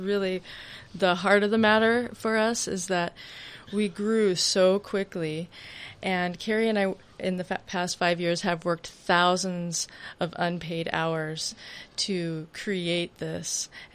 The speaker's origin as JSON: {"language": "English", "region": "Montana", "country": "United States", "tie": "born or raised there", "also_born_or_lived": "Alaska", "lives_now": "Port Townsend, United States", "said": "I grew up in Montana and lived in Alaska for 10 years."}